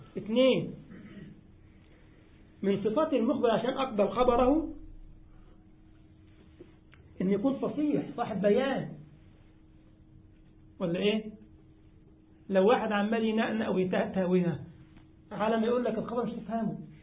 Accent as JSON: {"language": "Arabic", "country": "Egypt", "said": "احنا كمصريين ساعات بنقرا فرنساوي بالمصري. وبنقرا الانجليزي كمان بالمصري."}